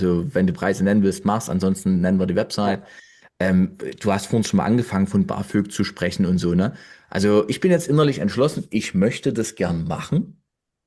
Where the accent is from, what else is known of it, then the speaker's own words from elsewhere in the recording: Weinböhla, Saxony, Germany; ich komme ja ursprünglich aus Weinböhla bei Meißen bei Dresden, da gibt es jetzt nicht so wahnsinnig viel